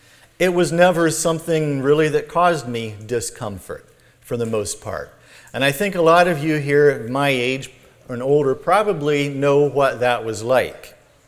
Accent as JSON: {"language": "English", "region": "Indiana", "country": "United States", "tie": "born or raised there", "said": "And I've been thinking about my experience growing up in Indiana."}